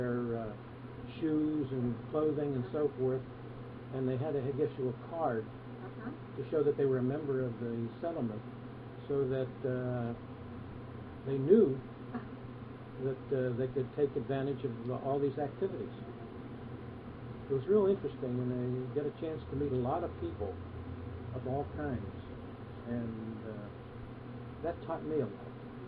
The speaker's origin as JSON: {"language": "English", "town": "Pittsburgh", "region": "Pennsylvania", "country": "United States", "tie": "born there", "said": "And as I say, I was born in Pittsburgh and on"}